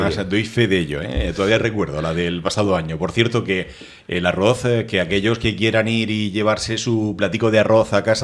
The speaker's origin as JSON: {"language": "Spanish", "town": "El Campillo", "region": "Andalusia", "country": "Spain", "said": "yo, por ejemplo, que soy del Campillo, en el Campillo no te imaginas la que cayó."}